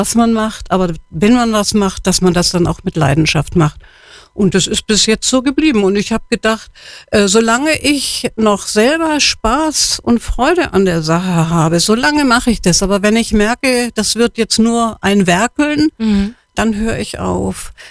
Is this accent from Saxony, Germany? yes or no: no; Hamburg, Germany; now in Munich, Germany; Also das heißt, ich bin Hamburgerin und bin mit meinen Eltern, also mein Vater ist beruflich nach München versetzt worden und dann bin ich 1956 nach München gezogen.